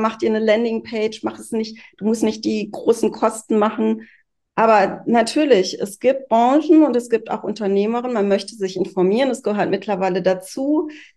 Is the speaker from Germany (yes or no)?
no; Poland; born there; aber ich bin eben in Polen geboren